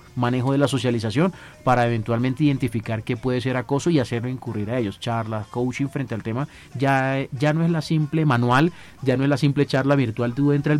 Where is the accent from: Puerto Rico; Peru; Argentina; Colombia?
Colombia; Caribbean coast; accent: costeño; incluso mi acento me delata, de pronto no le gustan los costeños